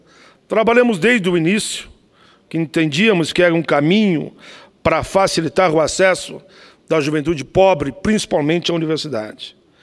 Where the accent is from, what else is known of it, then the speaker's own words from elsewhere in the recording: Caxias do Sul, Rio Grande do Sul, Brazil; born there; now in Canoas, Brazil; eu nasci em Caxias, resido em Canoas